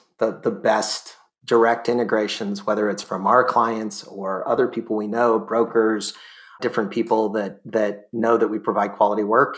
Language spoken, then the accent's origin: English; California, United States; I grew up near Disneyland